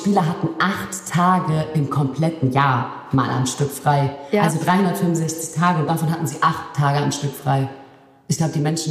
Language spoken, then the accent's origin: German; Bosnia & Herzegovina; German is a second language; Wir kommen ja aus Bosnien und sind Moslems